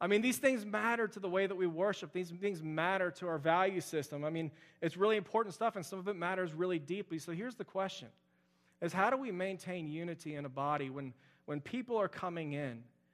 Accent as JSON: {"language": "English", "town": "Houston", "region": "Texas", "country": "United States", "tie": "born or raised there", "also_born_or_lived": "Florida", "said": "I grew up in Florida. Well, I was born in Florida. We immediately moved to Houston."}